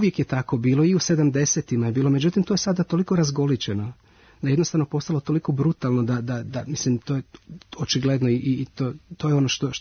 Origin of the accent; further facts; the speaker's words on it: Zadar, Zadar County, Croatia; moved away; mi smo izbjegli, kažem, iz Zadra 91.